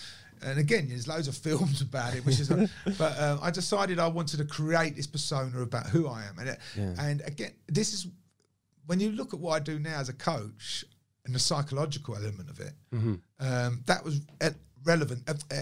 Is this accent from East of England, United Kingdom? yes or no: yes; Watford, East of England, United Kingdom; born or raised there